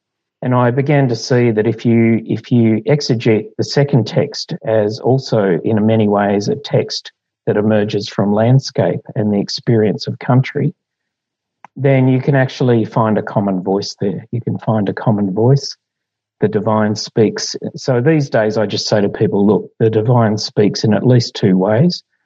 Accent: Tasmania, Australia; You can see I was brought up in Tasmania.

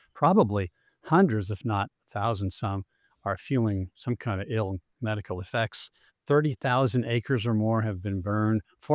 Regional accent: California, United States; I grew up in Orange County for at least part of my younger years

